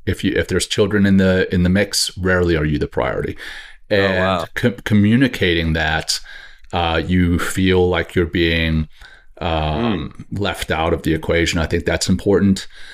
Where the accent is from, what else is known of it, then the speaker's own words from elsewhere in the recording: Louisiana, United States; she lived in just outside my hometown in Louisiana.